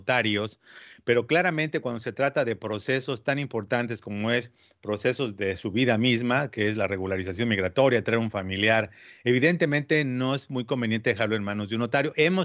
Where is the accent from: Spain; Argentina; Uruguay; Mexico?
Mexico; lo que en México, en mi país, hubieran sido bastante más caro, creo.